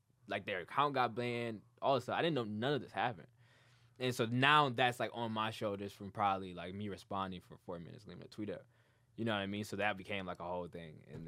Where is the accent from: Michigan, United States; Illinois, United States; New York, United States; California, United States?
Michigan, United States; Dearborn; because I grew up in Dearborn.